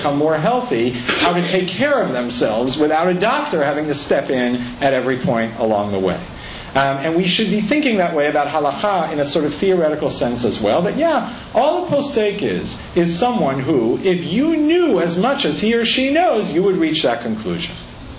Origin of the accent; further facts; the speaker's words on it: United States; I always felt that most dramatically as an American in Israel